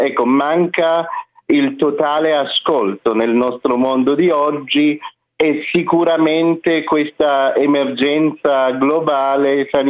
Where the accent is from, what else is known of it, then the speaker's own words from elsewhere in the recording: Iran; Italian is a second language; da iraniano libero